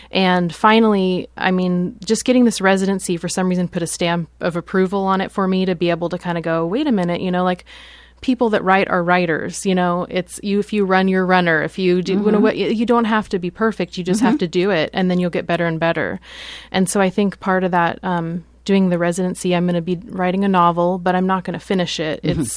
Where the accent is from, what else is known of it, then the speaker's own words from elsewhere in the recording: Astoria, Oregon, United States; Yeah, I was born and raised here. I grew up here in Astoria, and I was born at the place that used to be a hospital right next to the Blue Scorcher.